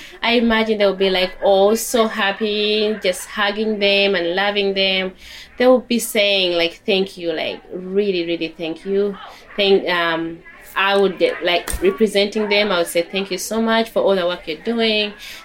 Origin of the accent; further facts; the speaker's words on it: Uganda; from Uganda.